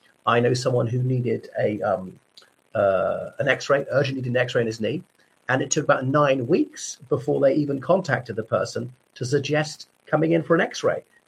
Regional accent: Ireland; from Ireland.

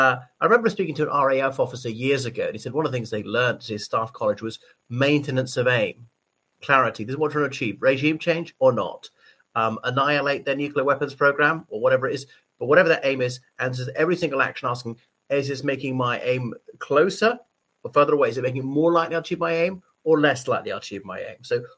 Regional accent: Ireland; from Ireland.

